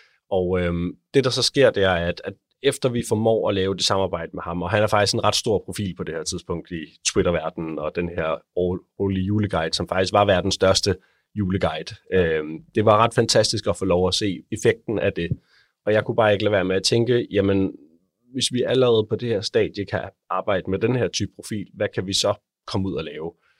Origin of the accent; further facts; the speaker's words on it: Copenhagen, Capital Region of Denmark, Denmark; der var lige to butikker hjemme i København